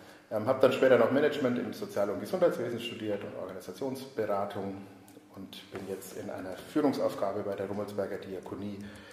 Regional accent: Schwabach, Bavaria, Germany; Geboren bin ich in Schwabach, bin auch dort aufgewachsen, habe aber ganz viele Bezugspunkte in den Nürnberger Süden und nach Nürnberg.

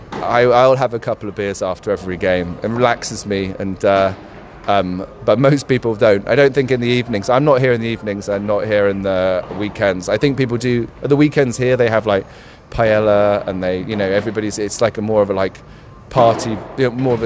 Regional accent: East of England, United Kingdom; I grew up just outside London, just by Stansted Airport, if anyone's flown in that way. It's about 30 miles from here.

